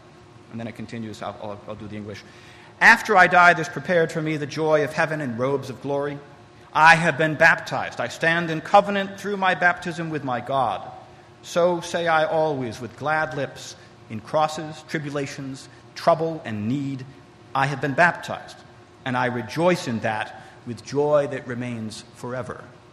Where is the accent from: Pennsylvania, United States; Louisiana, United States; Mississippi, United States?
Pennsylvania, United States; Hershey; this is a discovery I made in my hometown, Hershey, Pennsylvania.